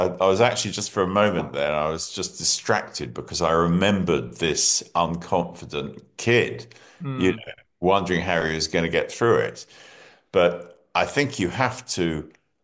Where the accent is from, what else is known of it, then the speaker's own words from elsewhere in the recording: Singapore; Now, I was brought up in Singapore, which is, we used to call it the Far East, you know, Southeast Asia.